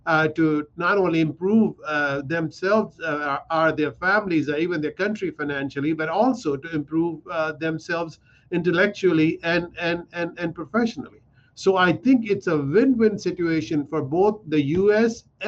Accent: Pakistan; But I'll tell you, I come from Pakistan.

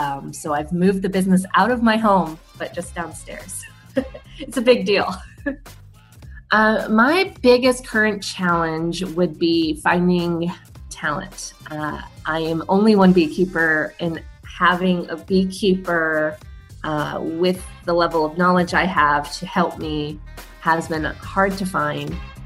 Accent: Houston, Texas, United States; I'm from Houston, Texas, and my side hustle is B2B Honey Collective.

